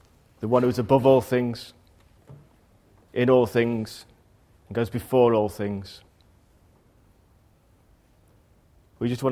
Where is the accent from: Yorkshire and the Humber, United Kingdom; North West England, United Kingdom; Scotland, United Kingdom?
Yorkshire and the Humber, United Kingdom; Ilkley; The fact that I looked more like a pimp or a drug dealer going up and down my hometown in Ilkley had nothing to do with it.